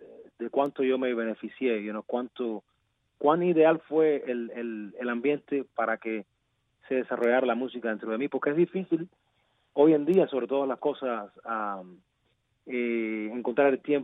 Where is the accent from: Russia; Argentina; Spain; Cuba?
Cuba; mi niñez en Cuba fue realmente muy muy linda e ideal